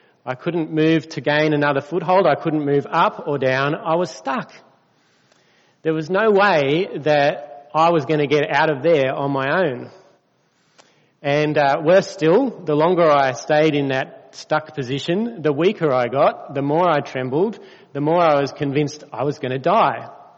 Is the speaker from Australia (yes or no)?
yes; Sydney, New South Wales, Australia; also born or lived in Alstonville; When I was about 6 or 7 years old, I grew up in Sydney, but we lived in Alstonville for a couple of years.